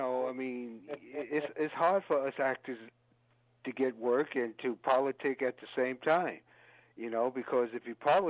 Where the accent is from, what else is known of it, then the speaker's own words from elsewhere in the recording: New York, United States; here I am a New Yorker, and I'm pretty liberal